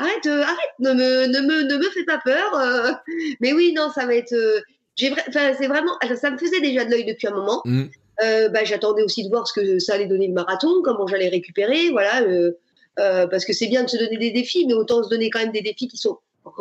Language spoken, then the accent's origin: French; Bourgogne-Franche-Comté, France; Et puis moi, je suis originaire de Bourgogne et en fait, il y a un marathon à Chablis.